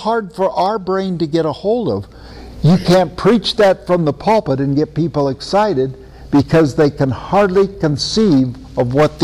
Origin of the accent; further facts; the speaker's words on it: Iowa, United States; I lived for a while in a town of 10,000 back in the 1970s in the state of Iowa, my home state.